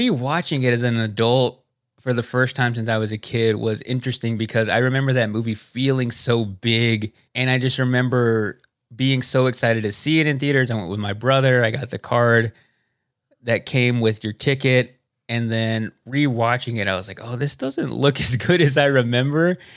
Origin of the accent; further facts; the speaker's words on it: Dallas, Texas, United States; I grew up in the Dallas area in the 90s.